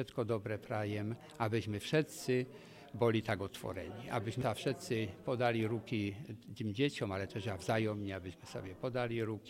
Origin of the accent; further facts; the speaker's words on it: Poland; Slovak is a second language; Ja pochádzam z Polska, tam je veľmi hlboká tradícia, Vianoc, vôbec naboženská tradícia.